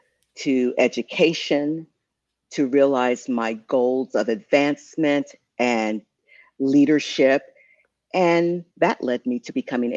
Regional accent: Long Island, New York, United States; born there; I was born in Long Island, New York, and I was raised here, there, and everywhere.

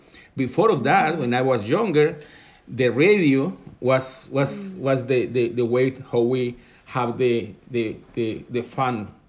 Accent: Maracaibo, Zulia, Venezuela; English is a second language; And I grew up in Venezuela in a city that the name is Maracaibo. Maracaibo is a very hot city that mm-hmm. is in the middle of the oil matter and oil business in Venezuela.

